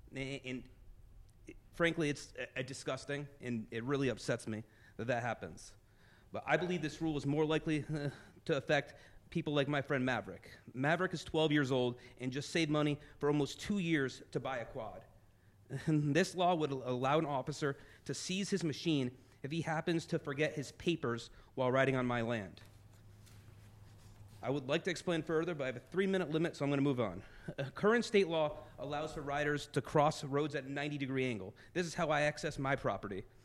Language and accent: English; Montville, United States; I was born and raised in Montville.